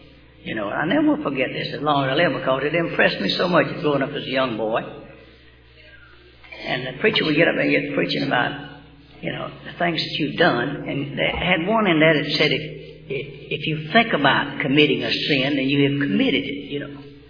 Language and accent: English; Georgia, United States; born there; I was born down in Southeast Georgia, and my folks were primitive Baptists of faith.